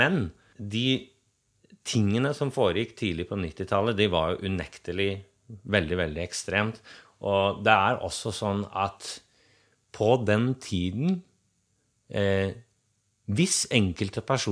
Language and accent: Swedish; Norway; Swedish is a second language; Jag sa, som norrmän så tänker vi ju på svensker som utroligt mycket mer kulturellt avancerade än oss själv.